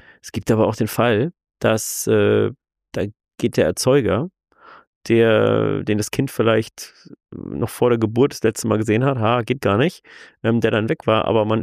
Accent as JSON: {"language": "German", "town": "Burg Walbach", "region": "Bavaria", "country": "Germany", "tie": "born or raised there", "said": "Liebe Grüße nach Burg Walbach in der bayerischen Rhön. Das ist meine Heimat und das ist ein so wunderschöner Fleck Erde."}